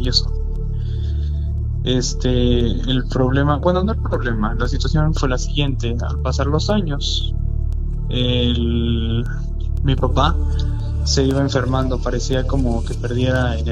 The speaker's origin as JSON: {"language": "Spanish", "town": "Tulancingo", "region": "Hidalgo", "country": "Mexico", "said": "yo soy de ahí de Tulancingo, Hidalgo."}